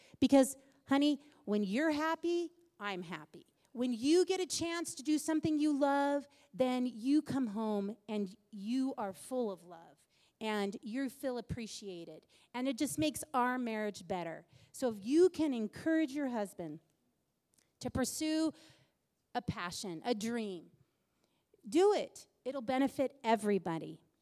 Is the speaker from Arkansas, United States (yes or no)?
no; California, United States; now in Utah, United States; I'm from California. I loved the state of California. I wanted to live back in California. We got married and Dane moved me to Utah of all places.